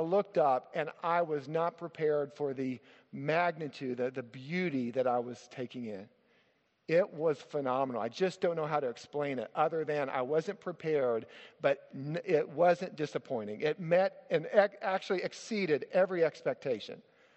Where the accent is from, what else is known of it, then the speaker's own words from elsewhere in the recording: Arkansas, United States; I grew up in the Ozark Mountains. Now, that's northwest Arkansas.